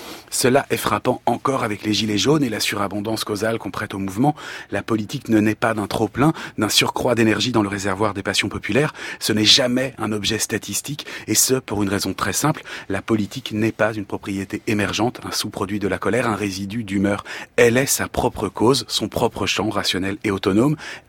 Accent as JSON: {"language": "French", "country": "France", "said": "En tant que Français"}